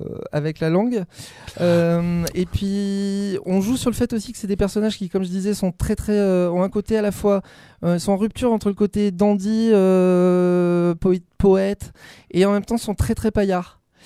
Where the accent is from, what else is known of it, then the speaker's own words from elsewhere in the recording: France; On est français, hein, donc on n'a pas.